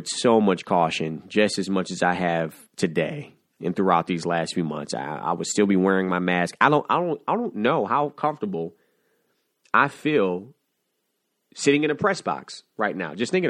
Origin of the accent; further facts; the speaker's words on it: Detroit, Michigan, United States; one of the greatest hip-hop artists to come out of my hometown. He is doing it big, and he has a new album entitled Detroit 2